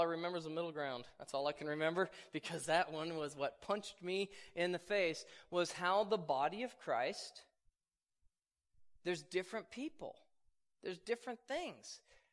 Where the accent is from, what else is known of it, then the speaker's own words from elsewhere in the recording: the South, United States; You from the South? I'm from the South.